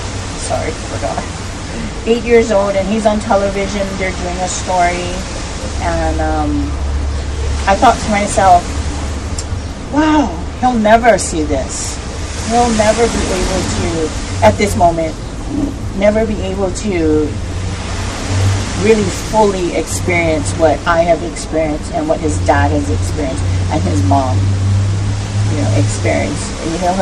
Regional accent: Waikiki, Hawaii, United States; We are from Waikiki. This is our home. This is not just where we come to work. This is our home.

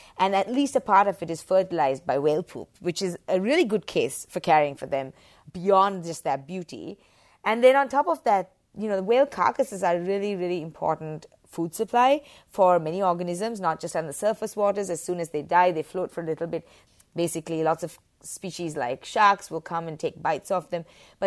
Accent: Sri Lanka; I grew up in the tropics. I'm from Sri Lanka.

